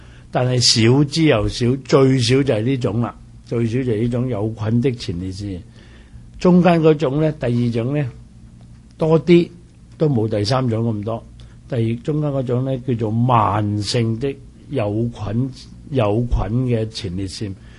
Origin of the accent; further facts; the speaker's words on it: China; 我哋中国人发炎嗰个字咧，就讲得好普遍嘅。